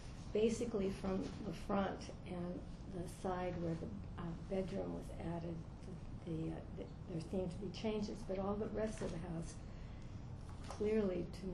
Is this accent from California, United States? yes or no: yes; Los Angeles, California, United States; And it also reminds me of the house that I grew up in Los Angeles, which was considered a craftsman type house.